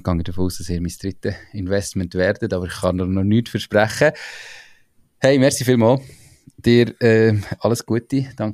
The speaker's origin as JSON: {"language": "German", "region": "Aargau", "country": "Switzerland", "said": "auch natürlich so als Aargauer zu Aargauer"}